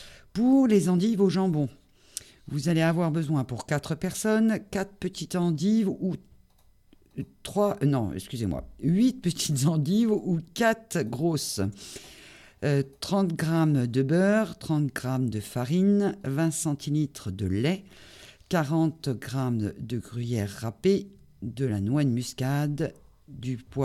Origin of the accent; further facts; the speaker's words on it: Loos, Hauts-de-France, France; c'est un des plats de ma région, puisque je suis du Nord, Pas-de-Calais, et je suis née à Loos.